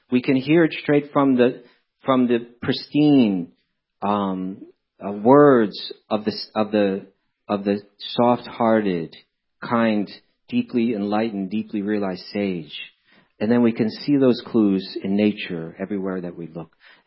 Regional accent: New York City, New York, United States; You know, I'm from New York, which is something a lot like Mumbai.

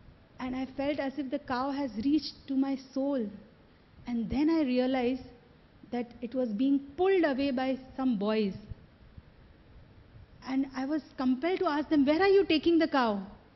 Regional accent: Mumbai, Maharashtra, India; I was brought up in Mumbai city.

